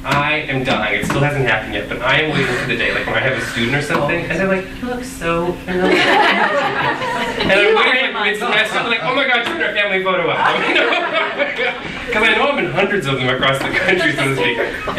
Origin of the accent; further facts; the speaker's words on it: Virginia, United States; I grew up in Virginia. It was a summer job.